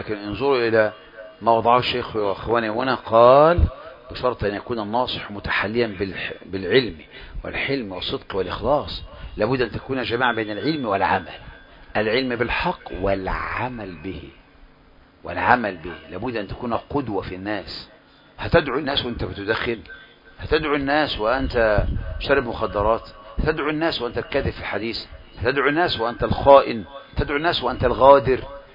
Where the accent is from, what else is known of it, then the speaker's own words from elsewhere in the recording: Egypt; خصوصا عندنا في مصر